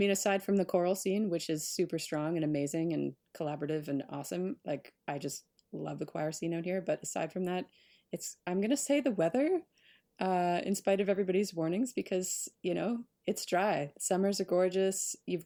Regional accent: Port Elgin, Ontario, Canada; I grew up in Port Elgin, which you're probably familiar with if you're in Toronto. It's about 3 hours north on Lake Huron.

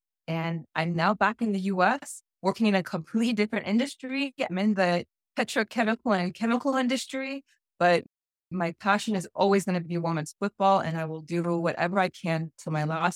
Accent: Tulsa, Oklahoma, United States; born there; I am American-Iranian, and I was born in Tulsa, Oklahoma. For those of you that don't know where it is, it's right in the middle of the U.S.

